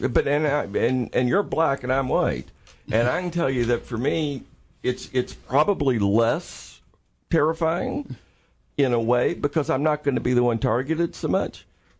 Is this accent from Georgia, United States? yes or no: yes; Columbus, Georgia, United States; I watched this stuff growing up, you know, because I grew up in Georgia. And so I grew up around it, you know.